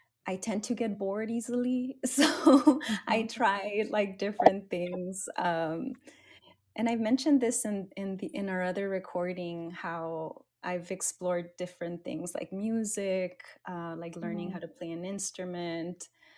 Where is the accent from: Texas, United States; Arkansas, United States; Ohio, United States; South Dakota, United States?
Texas, United States; also born or lived in Mexico; My family and I, we are immigrants from Mexico. My parents kind of moved around Texas and ended up in South Texas in the Rio Grande Valley, RGV. So I grew up there.